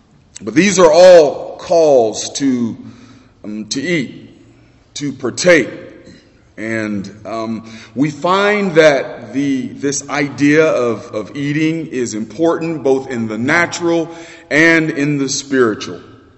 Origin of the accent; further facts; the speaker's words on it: Florida, United States; I grew up in South Florida, and as a boy, did not get to do much camping.